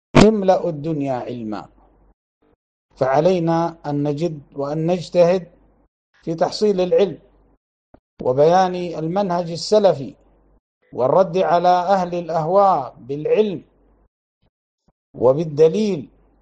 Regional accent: Libya; فعندنا في بلادنا ليبيا الناس ترحموا على هذا الإمام

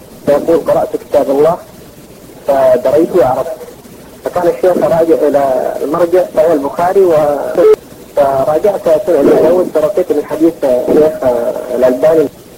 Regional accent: Yemen

